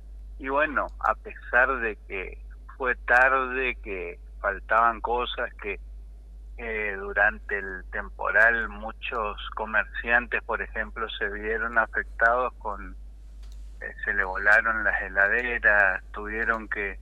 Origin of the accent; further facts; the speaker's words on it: Corrientes, Argentina; Yo soy de Corrientes Capital